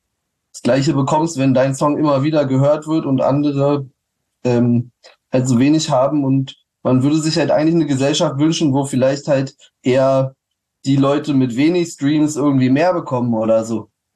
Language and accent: German; Berlin, Germany; Auch als Berliner.